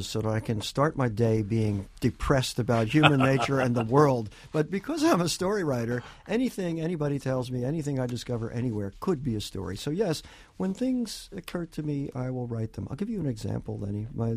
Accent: New York, United States; I have a very close friend I grew up with here in New York

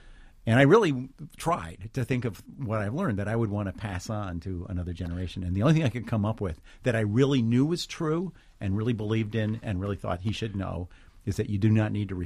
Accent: Armonk, New York, United States; I grew up in Armonk, New York, and I was born in 47, grew up there in the 50s and 60s.

